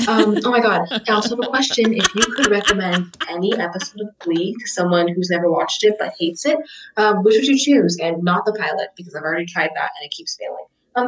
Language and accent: English; Arizona, United States; I'm from Arizona, so no international listener jingle for me.